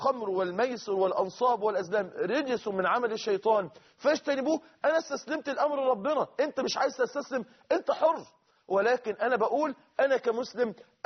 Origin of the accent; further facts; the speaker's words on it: Egypt; عندنا في مصر